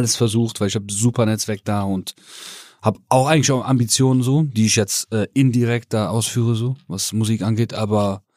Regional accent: Germany; Ich komme aus Deutschland, Digga

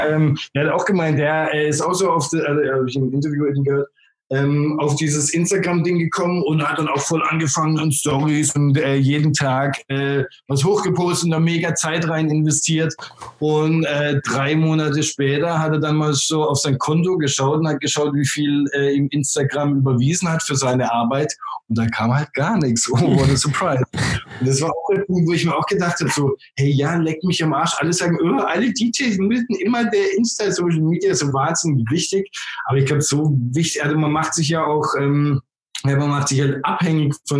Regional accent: Southern Germany, Germany; Vor allem, wo ich herkomme, aus Süddeutschland, da ist halt immer noch mehr, das ist scharfe Häuslebauer und so.

